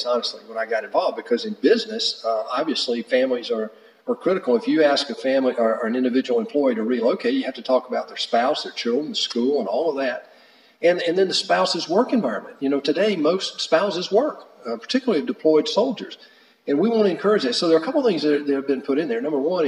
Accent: Warner Robins, Georgia, United States; We have a large veteran community in my hometown, Robins Air Force Base, there in Warner Robins.

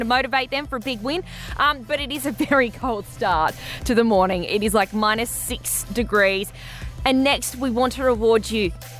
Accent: Canberra, Australian Capital Territory, Australia; I'm a Canberra girl. Went to Marichi College.

